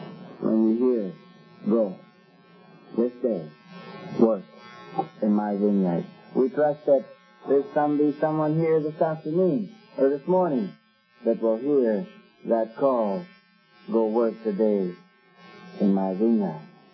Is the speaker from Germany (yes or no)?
no; Canada; born there; also born or lived in Venezuela; I'm not a Venezuelan. I was born in Canada.